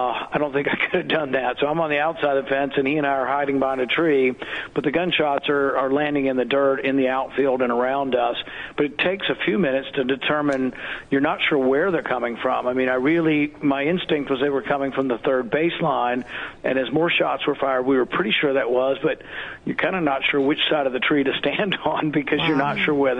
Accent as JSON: {"language": "English", "region": "the South", "country": "United States", "tie": "born or raised there", "said": "You know, I grew up in the South, and I just thought someone had discharged a shotgun, which isn't that unusual in the South."}